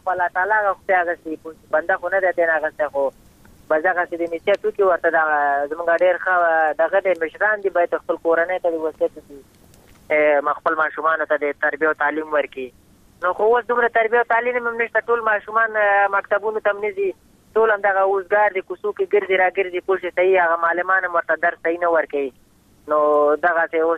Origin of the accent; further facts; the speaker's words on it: Afghanistan; موږ هم د افغانستان بچیان یو د افغانستان معلولین یو